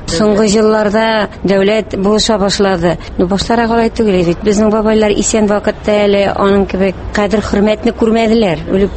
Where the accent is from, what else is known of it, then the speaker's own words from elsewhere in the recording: Bashkortostan, Russia; Без Башкортстаннан, мин Уфа ягыннан, Архангель районыннан.